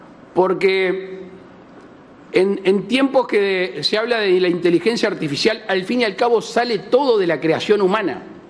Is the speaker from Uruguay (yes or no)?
yes; Uruguay; Hay un dicho criollo en mi país que dice, somos todos buenos, pero el poncho no aparece. Entonces, es cierto, vamos a negociar, a empezar, pero la verdad que sustancialmente no hay nada. Y Uruguay lucha por conseguir mercados.